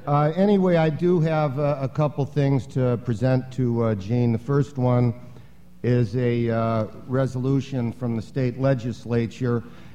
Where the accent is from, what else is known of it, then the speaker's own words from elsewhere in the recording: Cincinnati, Ohio, United States; born there; Well, I know Ohio. I was born in Ohio, so I know Zanesville.